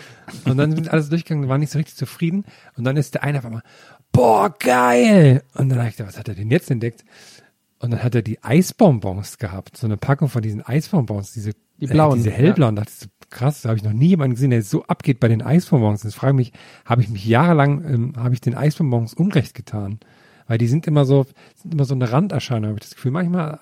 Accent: Thuringia, Germany; So viel zu meiner Kindheit in Thüringen.

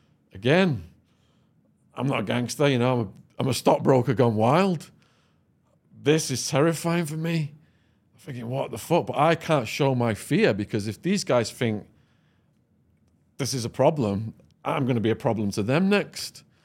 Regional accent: Widnes, North West England, United Kingdom; now in United States; So when I arrived from Widnes, Cheshire, shout out to Widnes, Cheshire, Widnes Massive, and I was talking to the Americans in my Widnesian voice

